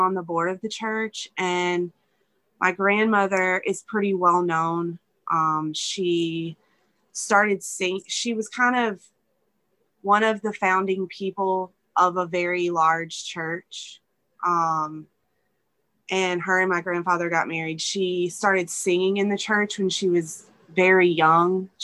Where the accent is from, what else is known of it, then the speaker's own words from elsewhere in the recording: Louisiana, United States; I am 37 years old, and I'm from Louisiana. I grew up in the United Pentecostal Church